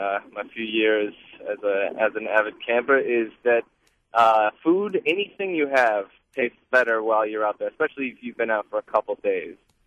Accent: Wisconsin, United States; I've had the pleasure of spending a couple days where I grew up in Door County

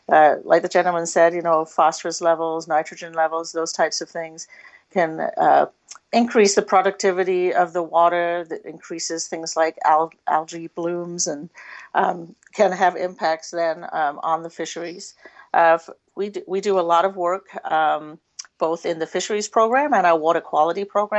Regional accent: England, United Kingdom; moved away as an adult; now in Wisconsin, United States; I am originally from England, so if I sound funny sometimes, I just blame it on that accent. But I did not fish growing up in England. I moved to Wisconsin in my early 20s to do a master's degree at Stevens Point

